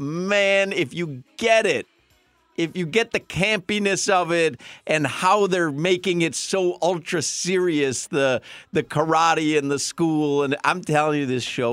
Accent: France; I am from France.

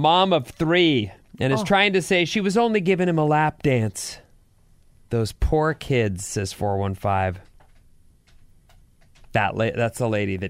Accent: Utah, United States; And I'm from Utah. I can answer all your questions.

